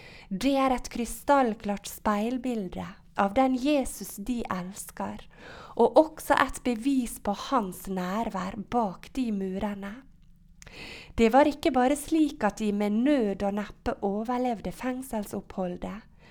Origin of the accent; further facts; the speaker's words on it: Ellingsøy, Møre og Romsdal, Norway; På heimstaden min Ellingsøy så er jeg med i en gruppe for kvinner.